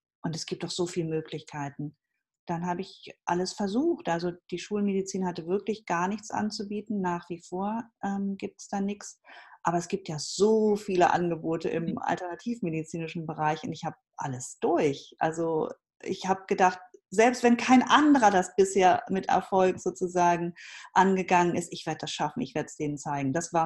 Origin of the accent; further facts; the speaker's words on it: Schleswig-Holstein, Germany; Ich komme so ein bisschen aus der Provinz in Schleswig-Holstein, bin auf einem Bauernhof groß geworden.